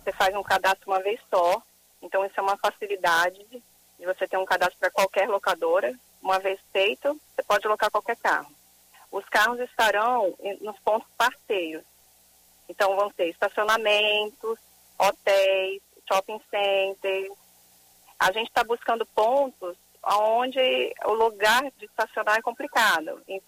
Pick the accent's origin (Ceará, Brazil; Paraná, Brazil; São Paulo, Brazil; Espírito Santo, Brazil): Espírito Santo, Brazil; A gente é pioneira, nós duas somos capixabas e o projeto é 100% capixaba.